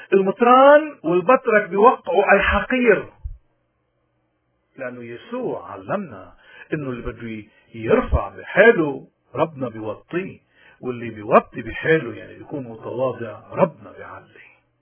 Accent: Lebanon; ومن هون نحن كلبنانيين وين ما كنا، لما نحن من أي حدا من هودي الأذلاء، شو بيكون الفرق بيننا وبينه؟

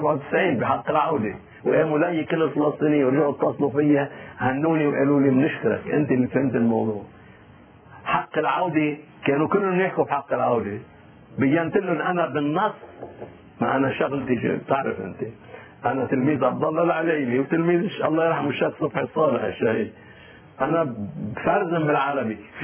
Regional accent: Lebanon; نحن بدنا نعرف شغلة كلبنانيين نؤمن بلبنان

